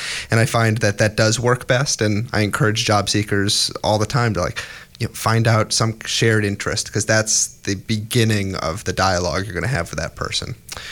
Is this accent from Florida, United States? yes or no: no; Cleveland, Ohio, United States; Well, you know, I'm from Cleveland, so I'm not even going to try to claim that the Browns are a great football team.